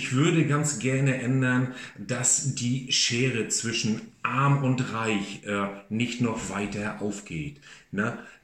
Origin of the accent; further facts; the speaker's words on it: Wismar, Mecklenburg-Vorpommern, Germany; Wismar ist meine Geburtsstadt. Ich lebe seit 43 Jahren in Wismar. Ich mag diese kleine Stadt